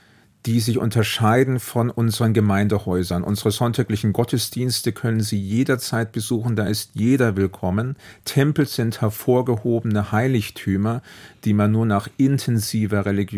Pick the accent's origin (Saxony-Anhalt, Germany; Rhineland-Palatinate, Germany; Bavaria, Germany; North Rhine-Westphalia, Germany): Bavaria, Germany; Erlangen; Das ist richtig, obwohl ich nicht aus der Gegend stamme. Ich bin in Franken, in Erlangen geboren und aufgewachsen